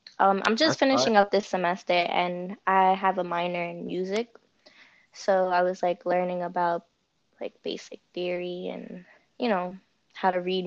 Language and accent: English; Bronx, New York, United States; I'm from the Bronx, New York. And I've lived here my whole life. And I'm of Dominican and Puerto Rican descent.